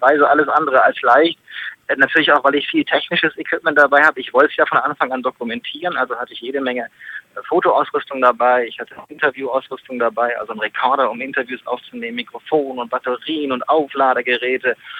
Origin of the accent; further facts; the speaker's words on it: Hanau, Hesse, Germany; also in Hanau, meiner Heimatstadt, losgeradelt und dann 5-6 Tage durch die Flusstäler bis nach Bremerhaven.